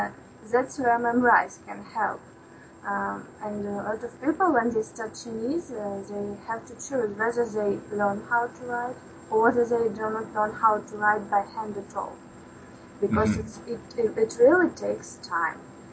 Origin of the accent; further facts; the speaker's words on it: Ukraine; English is a second language; I'm from Ukraine … I have a son, I'm 25